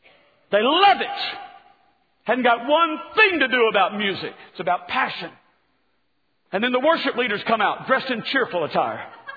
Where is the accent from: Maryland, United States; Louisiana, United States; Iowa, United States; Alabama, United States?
Alabama, United States; See, I live in a state that is plagued. I'm from Alabama. Pray for me.